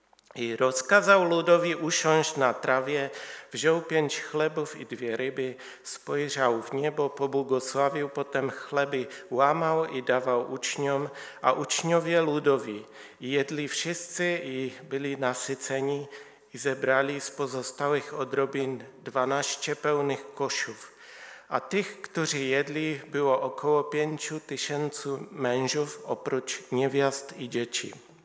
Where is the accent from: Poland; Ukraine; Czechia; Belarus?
Czechia; Ale urodziłem się w Czechach i całe życie żyję w Czechach.